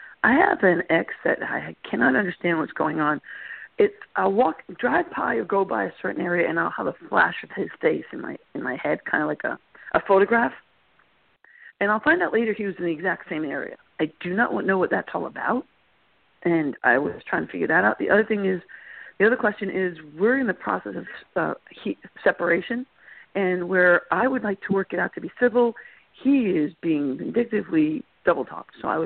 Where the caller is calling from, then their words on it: South Carolina, United States; I'm calling from South Carolina.